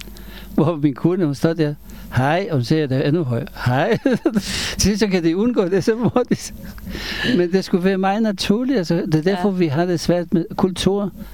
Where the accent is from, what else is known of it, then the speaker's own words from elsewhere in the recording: Israel; Danish is a second language; now in Denmark; Så kommer jeg fra Israel. Jeg er mig selv stadigvæk fra Israel.